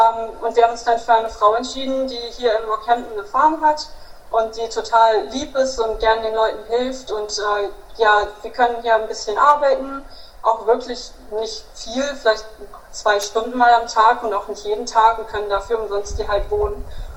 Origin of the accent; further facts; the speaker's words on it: Hanover, Lower Saxony, Germany; wir wohnen in der Stadt, wir kommen aus Hannover in Niedersachsen und mein Bruder und meine Mutter wohnen zusammen in einer Zwei-Zimmer-Wohnung.